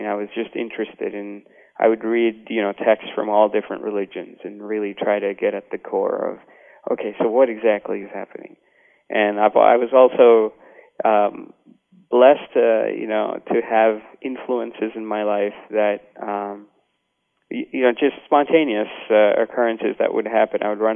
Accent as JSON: {"language": "English", "town": "Ahmedabad", "region": "Gujarat", "country": "India", "tie": "born there", "said": "You know, we're a middle-class family in India. I was born in Ahmedabad, which is where Gandhi, for the large part, was settled in."}